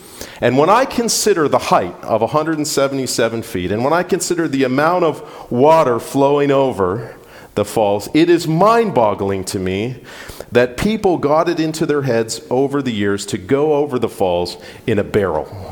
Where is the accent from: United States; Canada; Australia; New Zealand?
Canada; Colchester, Ontario; I grew up in Colchester, so I grew up just a few blocks away from Lake Erie.